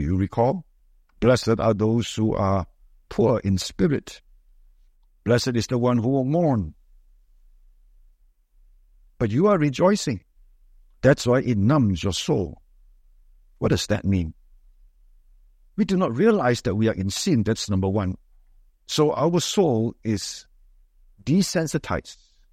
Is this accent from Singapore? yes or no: yes; Singapore; But when I talked to my American friends about Singapore, I was pretty proud of Singapore because of our advancement.